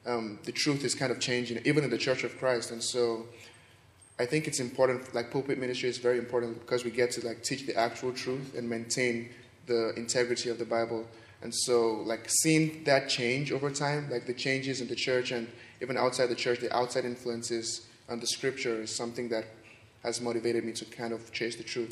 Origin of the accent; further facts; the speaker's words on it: Abuja, Federal Capital Territory, Nigeria; I'm from Abuja in Nigeria.